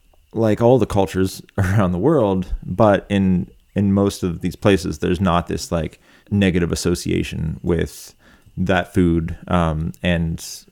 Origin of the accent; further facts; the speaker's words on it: Appalachia, United States; who you are and what your experience is as an Appalachian.